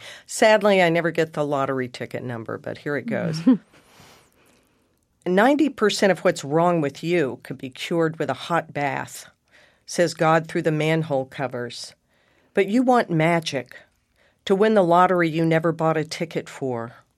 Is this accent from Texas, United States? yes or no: yes; Texas, United States; Tropic of Squalor was the joke name we had for my hometown, which was this swampy little backwater in East Texas where there's flaming industrial towers and snakes and alligators.